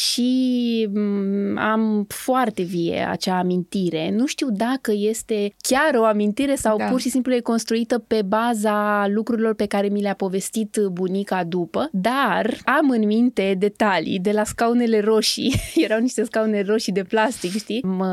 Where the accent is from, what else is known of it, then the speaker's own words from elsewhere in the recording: Romania; Cred că vine din ADN-ul nostru ca români, avem această stare conflictuală și ne place să avem noi dreptate.